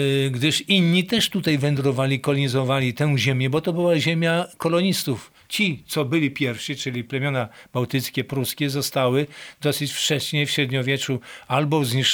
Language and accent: Polish; Warmian-Masurian Voivodeship, Poland; Jesteśmy jednocześnie z Warmii, z Mazur, jesteśmy jednocześnie czy Polakami, czy tam Ukraińcami, jesteśmy jednocześnie Europejczykami